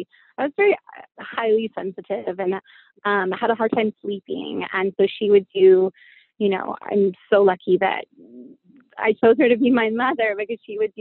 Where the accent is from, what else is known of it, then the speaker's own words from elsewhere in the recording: Utah, United States; and the fact that we're both from Utah